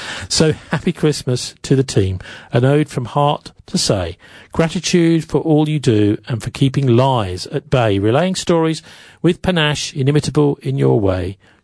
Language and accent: English; Bristol, South West England, United Kingdom; You know, I'm from St. Paul's. A lot of our stories come from St. Paul's.